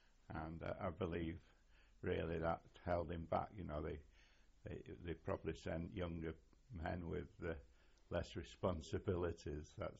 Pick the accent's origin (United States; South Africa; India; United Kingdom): United Kingdom; Old Trafford, North West England; born there; I was born in Old Trafford, which is a suburb of Manchester.